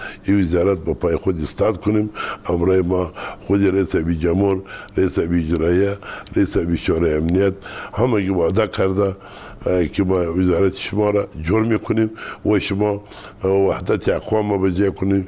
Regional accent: Kandahar, Afghanistan; ما از کندهار هستیم

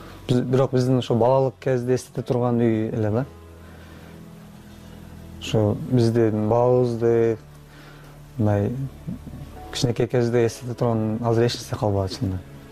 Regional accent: Batken, Batken Region, Kyrgyzstan; Бул жакка биз өз Баткенден октябрда келдик

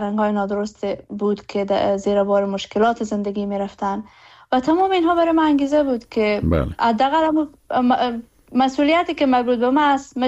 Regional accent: Herat, Afghanistan; زادگاه من هرات هست، و هرات جاییست که در هر کجای جهان که باشم فرق نمیکنه

